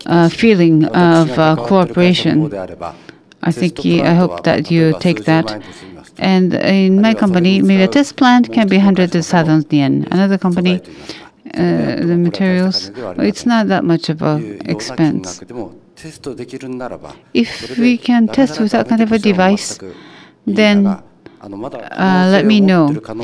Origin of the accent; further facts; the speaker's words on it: Fukushima, Japan; We are from Fukushima, and I have a friend who is the head of a lab.